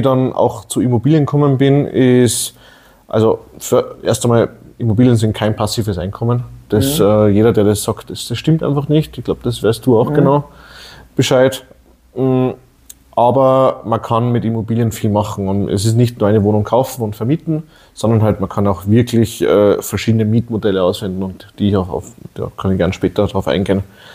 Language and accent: German; Salzburg, Austria; bin 33 Jahre alt, komme aus der schönen Salzburger Stadt, ja, direkt in der Stadt, wohne jetzt Umgebung